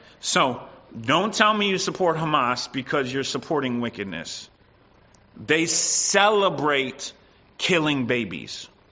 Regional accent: United States; as I grew up in America

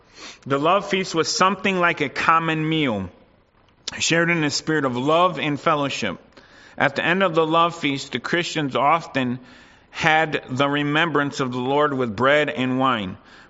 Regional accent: United States; Growing up in the States, there definitely was a temptation

